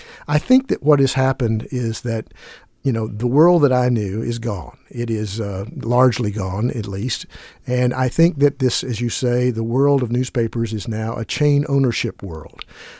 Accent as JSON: {"language": "English", "town": "Boston", "region": "Massachusetts", "country": "United States", "tie": "born or raised there", "said": "the Boston Globe, which is my hometown paper."}